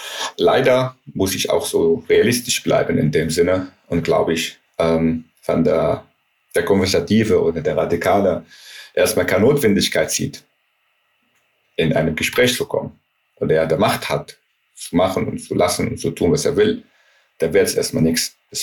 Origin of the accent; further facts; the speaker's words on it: Palestine; German is a second language; ich bin Palästinenser und ich habe so eine tiefe Verbindung zu meiner Identität als Palästinenser